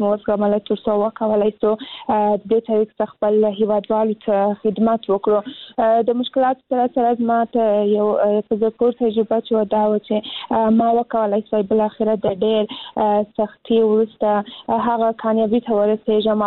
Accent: Kandahar, Afghanistan; زه هم د کندهار ولایت څخه یم،

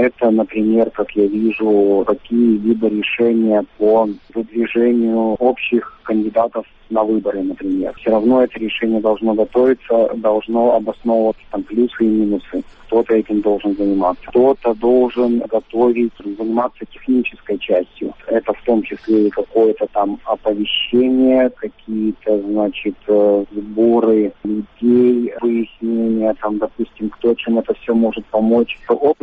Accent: Vladivostok, Primorsky Krai, Russia; Голосовать нужно за меня не из-за того, что я из Владивостока

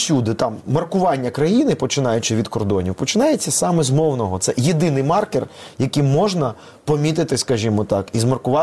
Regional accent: Kyiv, Ukraine; born there; first language Russian; Ukrainian is a second language; народившися в Києві, в російськомовній родині

